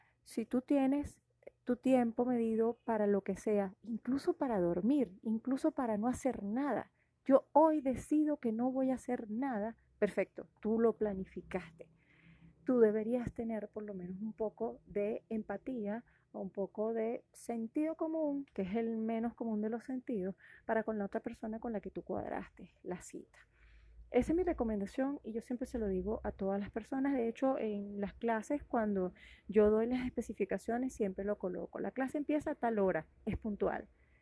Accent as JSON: {"language": "Spanish", "town": "Caracas", "region": "Capital District", "country": "Venezuela", "said": "Yo soy caraqueña, soy venezolana"}